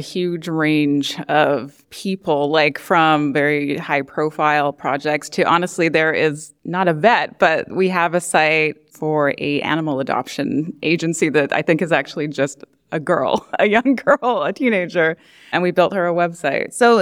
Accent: Canada; now in Brooklyn, United States; I'm Canadian, but I live in Brooklyn now.

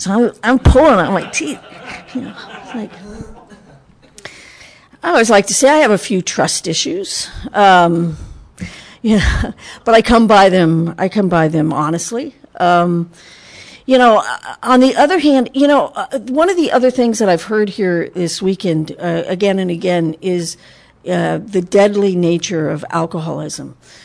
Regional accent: Atchison, Kansas, United States; But I grew up in Kansas, a little town called Atchison, Kansas, about 10,000 people, and my family was I like to call it eccentric.

